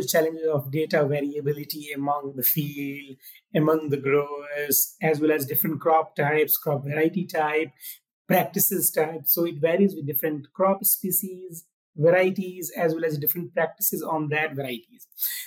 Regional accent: Madhubani, Bihar, India; moved away as an adult; now in Mississippi, United States; I'm from a state called Bihar in India, and my hometown starts from M, Madhubani. And M to M, and now Mississippi, so it's a great journey for me.

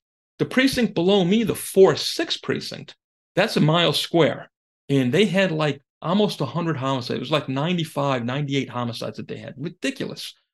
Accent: New York City, New York, United States; Remember, I'm from New York City. I can understand this.

